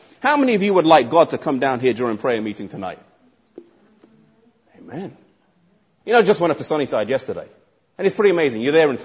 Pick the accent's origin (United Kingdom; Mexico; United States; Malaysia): United Kingdom; England; Well, I'm English, because I'm from England, have a passport. But my mother's from Iceland. My dad's from Mauritius, but he's an Indian Mauritian.